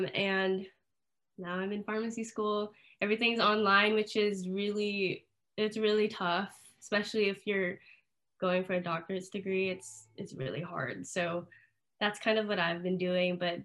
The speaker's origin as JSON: {"language": "English", "region": "Hawaii", "country": "United States", "tie": "born or raised there", "said": "So I was born and raised in Hawaii."}